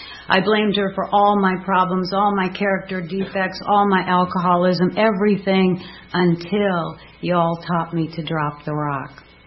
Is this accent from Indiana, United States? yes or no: no; Madison, Wisconsin, United States; Later, I grew up in Madison, Wisconsin as a Cheddarhead.